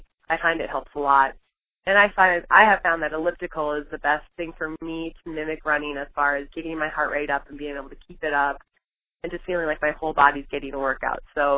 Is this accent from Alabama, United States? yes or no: no; New York City, New York, United States; born there; that was really special to me because I was born in New York City, and it was just like a full circle moment for me coming back